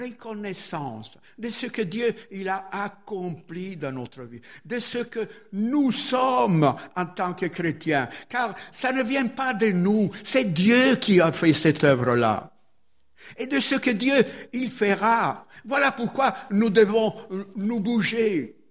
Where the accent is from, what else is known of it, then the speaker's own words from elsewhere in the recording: Italy; Vous êtes français, moi je suis italien